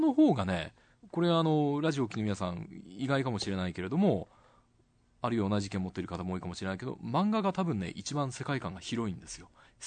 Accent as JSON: {"language": "Japanese", "region": "Kyushu", "country": "Japan", "said": "うん、 その辺はね、あのすごく同じ九州人として楽しいですよね。"}